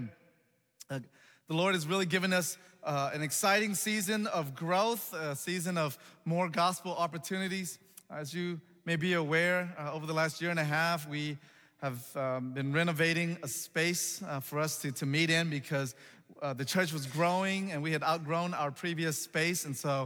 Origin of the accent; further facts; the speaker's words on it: Antioch, Tennessee, United States; I'm actually from Middle Tennessee. I grew up in Antioch. I went to university at MTSU.